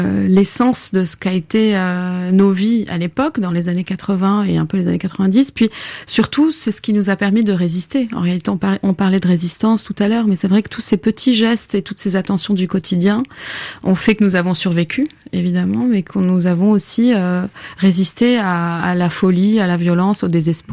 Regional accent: Beirut, Beirut Governorate, Lebanon; moi j'ai grandi à Beyrouth, et Beyrouth était coupée en deux, et de part et d'autre de la ligne de démarcation, on vivait dans des quartiers assez cloisonnés, parce que protégés, soit par des murs de sacs de sable, comme c'était le cas dans mon quartier

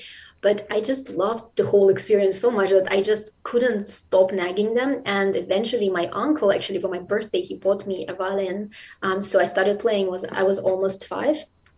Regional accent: Saint Petersburg, Russia; Actually, well, it's not fashionable right now, but I grew up in St. Petersburg in Russia.

